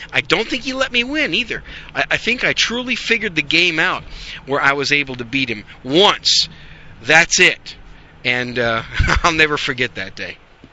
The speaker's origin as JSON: {"language": "English", "region": "Wisconsin", "country": "United States", "said": "And you know, I'm from Wisconsin, and so during some of the cold winter days up there, during some of those dark days of winter, there's not a whole lot to do."}